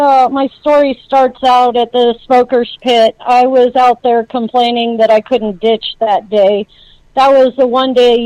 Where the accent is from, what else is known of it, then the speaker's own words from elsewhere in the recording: Littleton, Colorado, United States; I was born and raised in Littleton, and I was a sophomore in a science classroom that day.